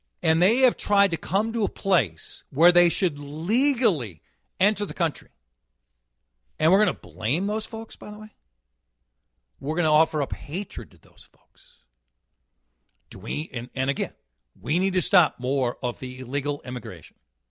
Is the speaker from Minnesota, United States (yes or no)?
yes; Golden Valley, Minnesota, United States; born there; that I was born in Golden Valley and Dan was born here and you were born in Lakeville